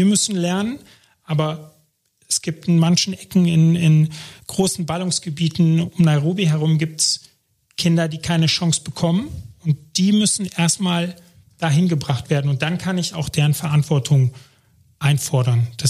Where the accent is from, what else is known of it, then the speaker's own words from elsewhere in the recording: Germany; Mensch, ich bin Deutscher in Deutschland.